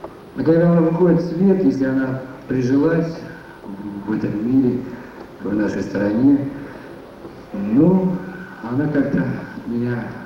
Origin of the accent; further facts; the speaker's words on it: Magadan Oblast, Russia; born there; Ну, я родился на Колыме.